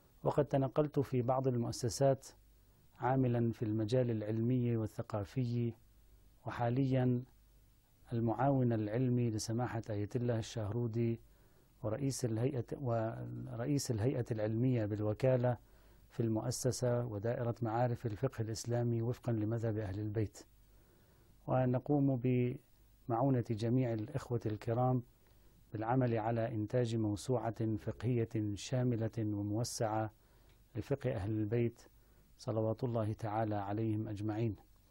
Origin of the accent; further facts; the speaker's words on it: Tyre, South Governorate, Lebanon; من مواليد مدينة صور في جنوب لبنان. أنهيت دراستي الابتدائية والمتوسطة في مدارس هذه المدينة، ثم انتقلت إلى الدراسة الحوزوية في المدرسة الدينية في مدينة صور